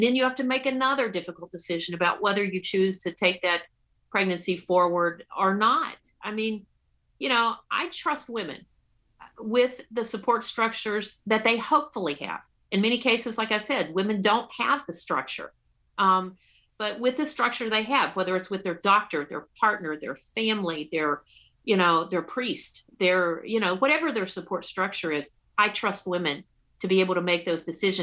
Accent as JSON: {"language": "English", "region": "Virginia", "country": "United States", "tie": "born or raised there", "said": "which was a proposal out of my home state of Virginia, where I grew up."}